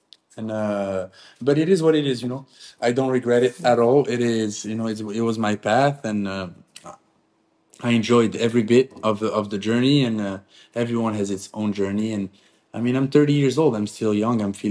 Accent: Agadir, Souss-Massa, Morocco; Okay, so I grew up in Agadir. It's a city down south of Morocco.

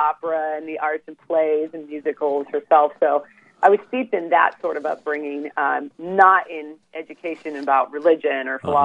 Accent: Pacific Northwest, United States; I grew up in the Pacific Northwest, that has been somewhat post-Christian for a while.

